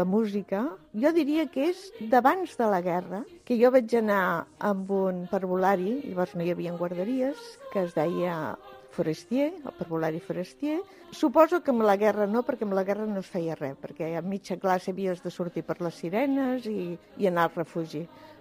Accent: Barcelona, Catalonia, Spain; now in El Masnou, Spain; soc de Barcelona, soc del Poble Sec, tinc 81 anys actualment, aquest any em faré el 82, soc filla d'una humil família de tres germans i ara ja fa 35 anys que visc al Masnou.

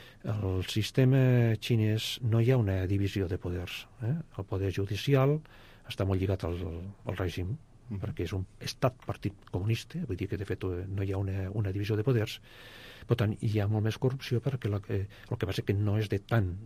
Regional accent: Barcelona, Catalonia, Spain; I a més, explico que sóc de Barcelona

